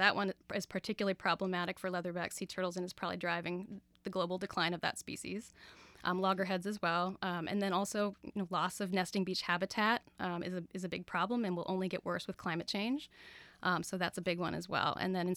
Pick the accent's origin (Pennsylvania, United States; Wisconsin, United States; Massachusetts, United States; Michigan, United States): Massachusetts, United States; Scituate; I grew up in Scituate